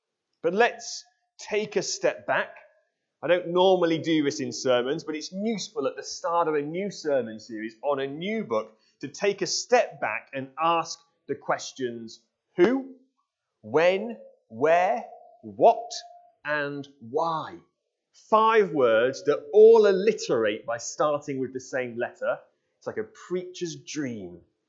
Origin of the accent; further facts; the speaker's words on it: Yorkshire and the Humber, United Kingdom; I'm from Yorkshire and Yorkshire is the best.